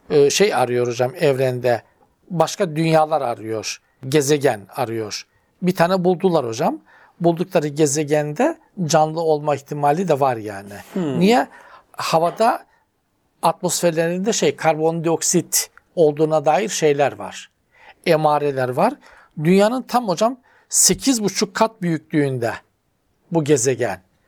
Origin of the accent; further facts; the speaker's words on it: Black Sea Region, Turkey; Bizim Karadenizli müteahhitler... uzak tutmak lazım. Ben de Karadenizli olarak söylüyorum.